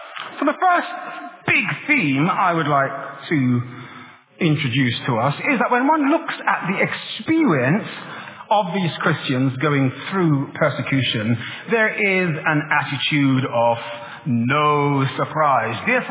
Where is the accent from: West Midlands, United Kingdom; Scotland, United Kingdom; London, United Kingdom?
London, United Kingdom; as a Londoner